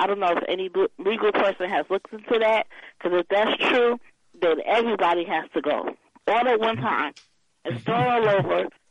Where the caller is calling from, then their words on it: Georgia, United States; Hello, good evening. … I'm calling from Georgia.